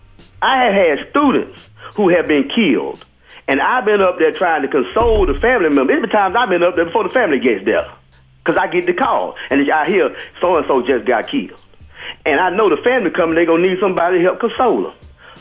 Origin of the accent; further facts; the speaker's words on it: Tuscaloosa, Alabama, United States; I'm from Tuscaloosa, Alabama. And I remember being 16 years old.